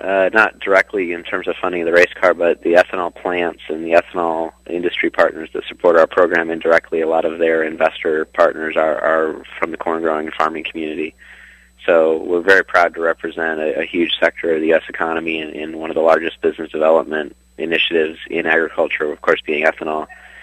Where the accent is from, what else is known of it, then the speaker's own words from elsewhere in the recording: St. Louis, Missouri, United States; Well, I grew up in St. Louis, and my wife's from North Dakota, and so our family is very strongly centered in the Midwest.